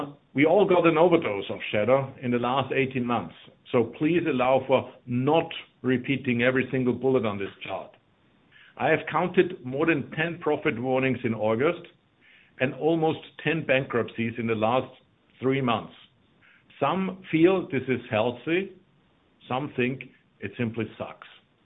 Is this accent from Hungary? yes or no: no; Salzburg, Austria; English is a second language; My hometown, Salzburg, with one of the most conservative populations I've ever seen